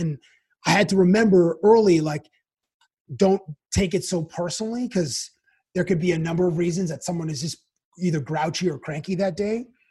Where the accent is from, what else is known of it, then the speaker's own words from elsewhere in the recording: Canada; we grew up in Canada, so we're never going to be in the majority of anything